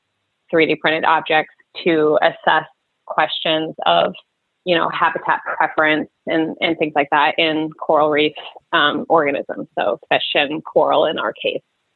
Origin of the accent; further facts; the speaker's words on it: Reading, Pennsylvania, United States; I am originally from Reading, Pennsylvania area.